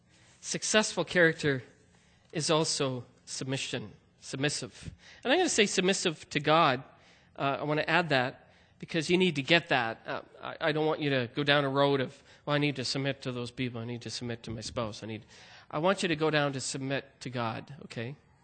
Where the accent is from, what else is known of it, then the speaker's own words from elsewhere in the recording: Prince Albert, Saskatchewan, Canada; well, no, I'm from Prince Albert